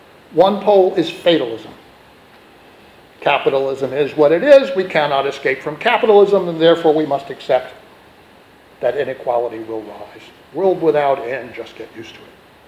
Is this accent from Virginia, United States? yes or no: no; Texas, United States; And he wrote very incisively about the politics of my home state at the outbreak of the American Civil War in 1860.